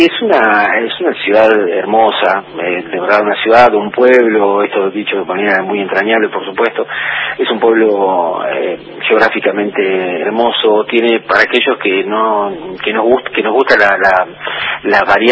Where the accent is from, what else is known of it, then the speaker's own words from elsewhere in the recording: Buenos Aires, Argentina; now in San Martín de los Andes, Argentina; en mi caso, hace 7 años que llegué a San Martín de los Andes, sí, de Buenos Aires